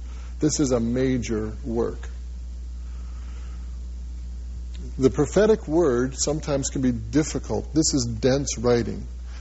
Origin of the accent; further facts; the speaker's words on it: New England, United States; I'm a preacher's kid. I grew up in New England.